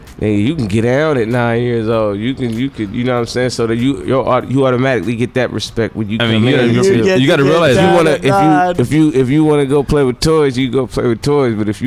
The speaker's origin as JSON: {"language": "English", "town": "Philadelphia", "region": "Pennsylvania", "country": "United States", "said": "It's like 94. I come from Philly. And Corrupt come and pick me up from the airport, me and my sister. And this is my first time in California."}